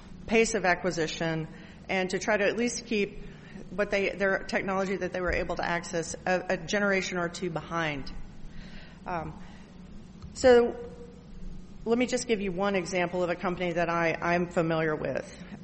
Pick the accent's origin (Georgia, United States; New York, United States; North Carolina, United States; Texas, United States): Texas, United States; Nacogdoches; and had the first university forestry program in the state of Texas in my hometown in Nacogdoches.